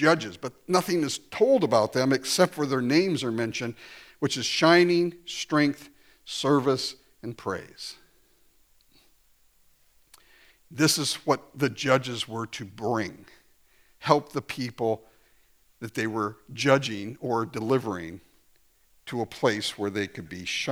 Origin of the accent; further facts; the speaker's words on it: Japan; I grew up in Japan.